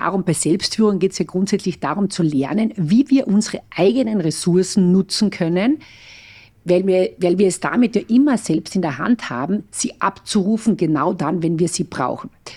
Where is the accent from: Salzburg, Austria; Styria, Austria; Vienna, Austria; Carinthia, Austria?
Carinthia, Austria; Und für mich ist Kärnten natürlich meine Heimat